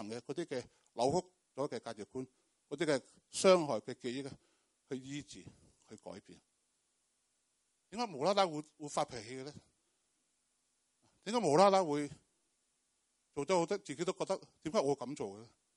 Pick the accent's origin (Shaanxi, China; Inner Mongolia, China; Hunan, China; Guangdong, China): Guangdong, China; 我们广东人都，哎，很多人都这样，是不是？